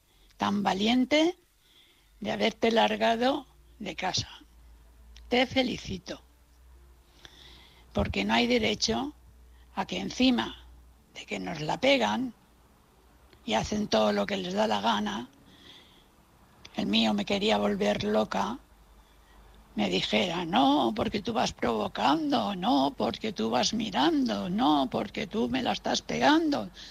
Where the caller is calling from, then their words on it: Valencia, Valencian Community, Spain; de Valencia.